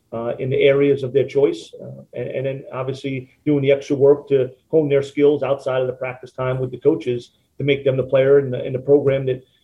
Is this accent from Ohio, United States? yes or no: no; Long Island, New York, United States; starting, at Springfield and growing up on Long Island with, my high school coaches and some of the mentors I've had